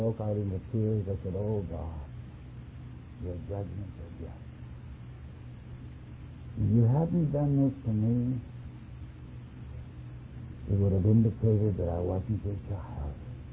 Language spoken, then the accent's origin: English; Canada; When I was a boy, the British Empire, we could say proudly, I'm a Canadian